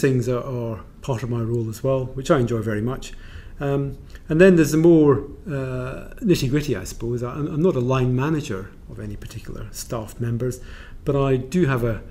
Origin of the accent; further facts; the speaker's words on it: Scotland, United Kingdom; now in England; I grew up in Scotland and have ended up in the English judiciary.